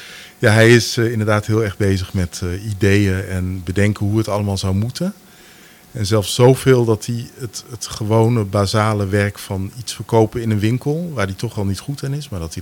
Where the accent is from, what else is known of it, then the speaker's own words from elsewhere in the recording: Groningen, Netherlands; in het dorp waar ik vandaan kom, ook een Gronings dorp